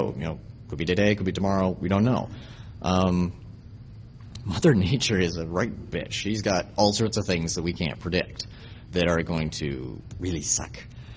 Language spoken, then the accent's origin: English; Canada; you know, because I'm from Canada, I'm used to the frozen north